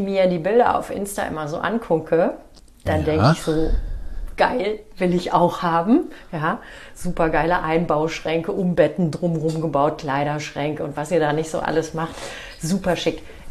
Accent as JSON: {"language": "German", "region": "Northern Germany", "country": "Germany", "said": "Ich komme ja aus dem Norden, da gibt es Jägermeister und Averna."}